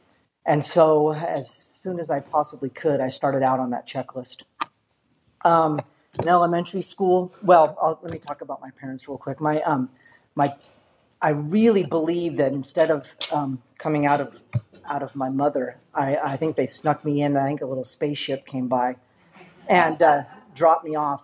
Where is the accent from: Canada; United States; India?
United States; California; also born or lived in New Jersey; I was born in New Jersey, which they tell me is enough reason to be an alcoholic in itself. My father was a stockbroker, and he wanted to work on Wall Street once in his life. And I was the oldest child, and so once they had me, they scurried back to California to raise me here.